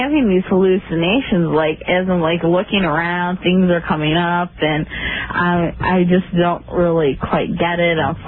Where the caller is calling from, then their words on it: Illinois, United States; I'm calling from Illinois.